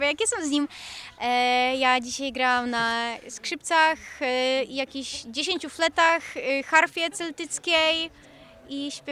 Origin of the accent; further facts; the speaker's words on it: Wrocław, Lower Silesian Voivodeship, Poland; bo jesteśmy z Wrocławia, mamy blisko